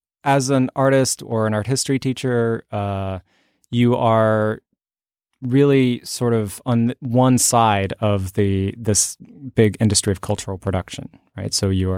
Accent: Fort Worth, Texas, United States; also born or lived in Oklahoma; I grew up mostly in Oklahoma and Texas. And when I was, I think, 10 years old, we moved to Fort Worth

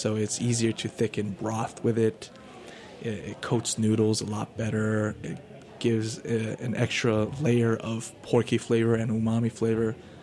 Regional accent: Taiwan; because I'm from Taiwan, right?

